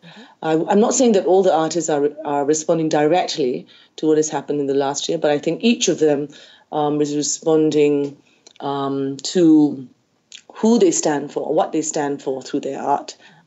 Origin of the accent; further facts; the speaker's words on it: Malaysia; we are able to sort of stand up there and take our place as Malaysian artists on the international platform.